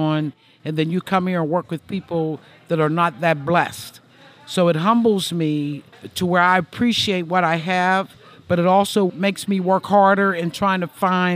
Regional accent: Homestead, Florida, United States; I was born and raised here in Homestead all my life.

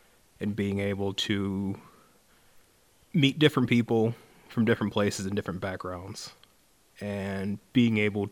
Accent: Pittsburgh, Pennsylvania, United States; born there; My birthday is September 20th, 1993. I was born in Pittsburgh

